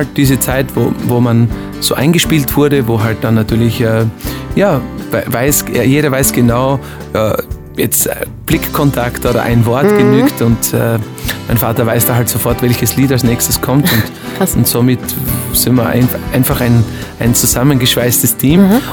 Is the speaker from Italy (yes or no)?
no; Austria; Also Einzelhandelskaufmann heißt das bei uns in Österreich.